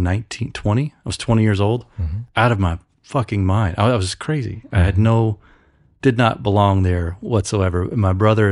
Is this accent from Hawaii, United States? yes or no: no; Memphis, Tennessee, United States; accent: Southern; I'm also from the South, but I think I don't drink very much anymore. And I think that might've been the key, the linchpin to me losing my Southern accent.